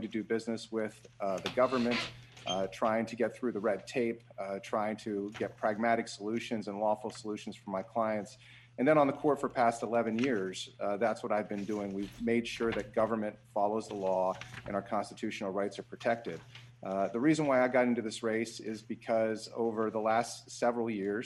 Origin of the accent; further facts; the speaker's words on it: Pennsylvania, United States; Personally, I was born in North Central Pennsylvania, born and raised in education.